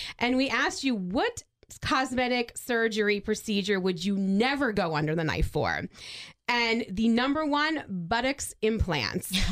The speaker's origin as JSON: {"language": "English", "region": "New Jersey", "country": "United States", "tie": "born or raised there", "said": "growing up in New Jersey during the summertime, I just have so many fond memories of that."}